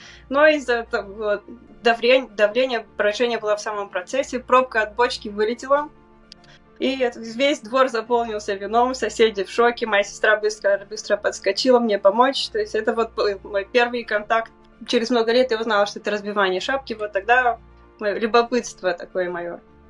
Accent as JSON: {"language": "Russian", "country": "Moldova", "tie": "born or raised there", "said": "я из Молдовы, и как в любом уважающем себя хозяйстве у нас дома производилось вино каждую осень."}